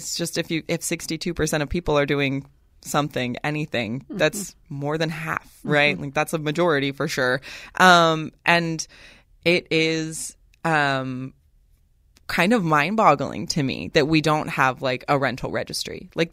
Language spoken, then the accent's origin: English; Washington, United States; now in California, United States; I'm very lucky and grateful to be a Californian. I was not born one. I'm from Washington State.